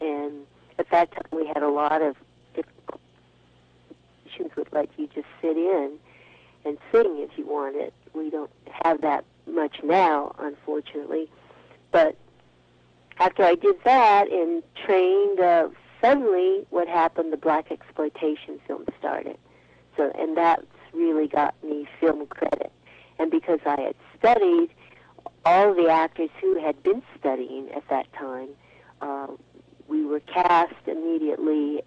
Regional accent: San Diego, California, United States; also born or lived in Oklahoma; Well, I was born in Oklahoma and a Navy child, and my dad came to San Diego, and so I really grew up in California, in San Diego

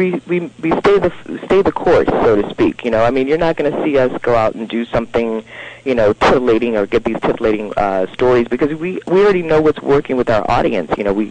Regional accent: New Orleans, Louisiana, United States; I'm from New Orleans.

